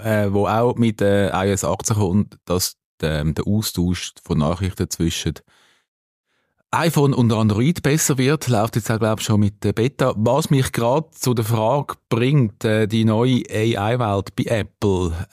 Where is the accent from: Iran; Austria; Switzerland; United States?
Switzerland; als Schweizer